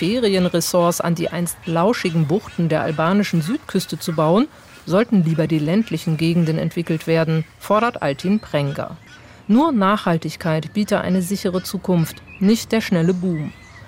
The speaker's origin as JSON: {"language": "German", "country": "Germany", "said": "Also ich bin Deutsche, da beißt die Maus keinen Faden ab."}